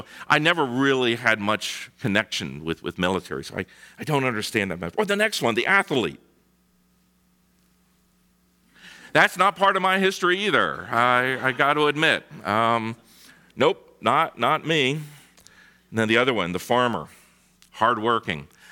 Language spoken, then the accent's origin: English; East Coast, United States; I'm from the East Coast. Don't throw me out.